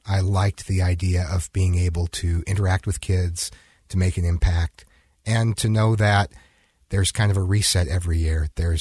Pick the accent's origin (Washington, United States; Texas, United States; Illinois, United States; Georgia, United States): Washington, United States; Seattle; born there; also born or lived in Missouri / Indiana; now in Utah, United States; Well, I moved to Utah in high school. I was junior in high school when I moved here. I was born in Seattle, had lived in Missouri and Indiana in the meantime while my dad got his PhD and went into teaching.